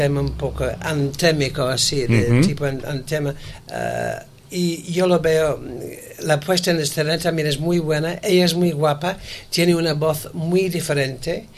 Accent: England, United Kingdom; Spanish is a second language; no es porque soy inglés

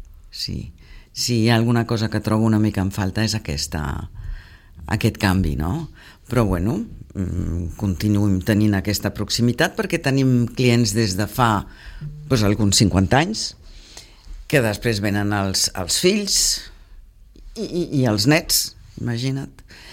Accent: Belgium; now in Sitges, Spain; jo he nascut i crescut a Bèlgica. I vaig conèixer el meu home i viure a Sitges amb ell

